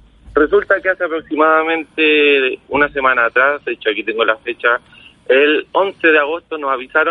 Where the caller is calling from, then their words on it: Talcahuano, Biobío, Chile; De Talcahuano, Talcahuano Centro.